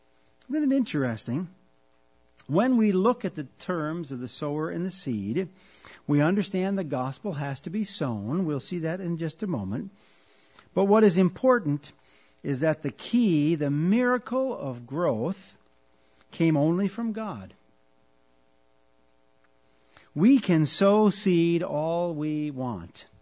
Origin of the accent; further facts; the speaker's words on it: Wisconsin, United States; I should probably pass on a side bit of wisdom from growing up in Wisconsin.